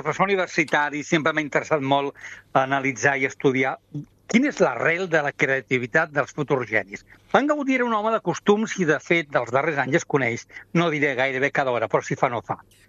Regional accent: Reus, Catalonia, Spain; Escolta, i com a reusenc, encara més.

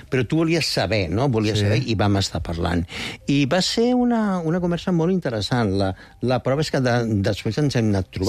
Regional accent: Barcelona, Catalonia, Spain; jo ja ho vivia de petit al meu barri, a la Barceloneta

